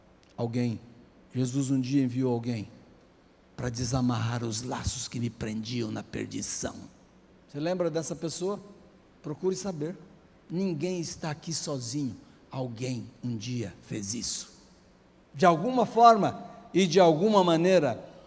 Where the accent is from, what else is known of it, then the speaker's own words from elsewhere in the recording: Florínia, São Paulo, Brazil; born there; eles se mudaram de Minas para essa cidadezinha onde eu nasci, Florínia, ali no interior de São Paulo, perto do Paraná.